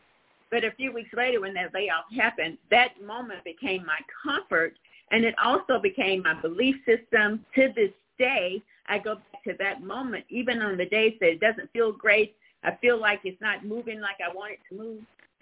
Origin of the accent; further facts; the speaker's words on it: Mississippi, United States; We're from Mississippi, and Mississippi has a lot to offer.